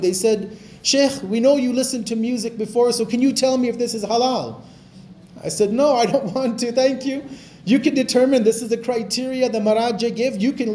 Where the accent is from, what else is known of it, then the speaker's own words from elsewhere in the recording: Edmonton, Alberta, Canada; because I'm from Edmonton, so I'll make dua for Edmonton.